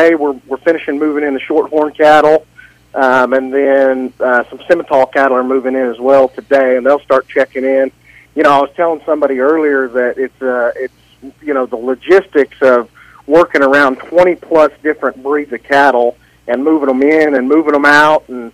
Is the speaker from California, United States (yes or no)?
no; Cheyenne, Wyoming, United States; There at the bank. In Cheyenne. So, yep, grew up just down the road.